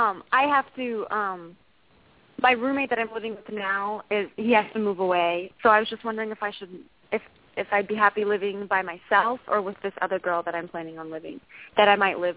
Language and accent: English; North Carolina, United States; I'm from North Carolina.